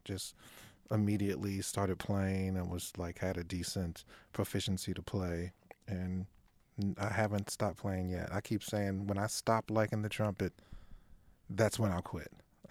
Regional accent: Cincinnati, Ohio, United States; I grew up in Cincinnati, Ohio.

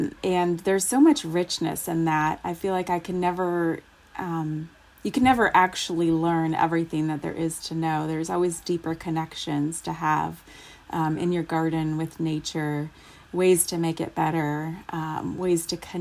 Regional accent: Anchorage, Alaska, United States; now in Homer, United States; I am from Anchorage, Alaska, and I live right now in Homer.

